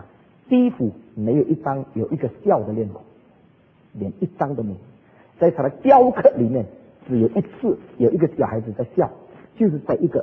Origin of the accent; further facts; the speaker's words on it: China; 所以我们中国人说这些呢叫做代表作